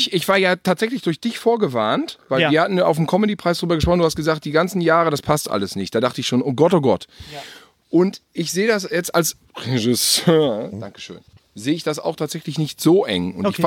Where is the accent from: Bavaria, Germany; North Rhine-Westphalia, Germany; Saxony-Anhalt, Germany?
North Rhine-Westphalia, Germany; Gütersloh; wir kommen aus Gütersloh Niehorst